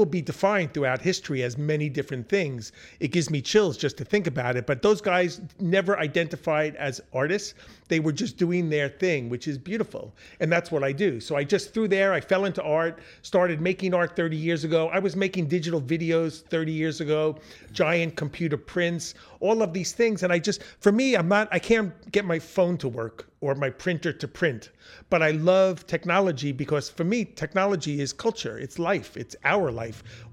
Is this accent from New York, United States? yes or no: yes; Long Island, New York, United States; I grew up in Long Island in the suburbs, and I was overweight, and I had a speech impediment until I was around 15.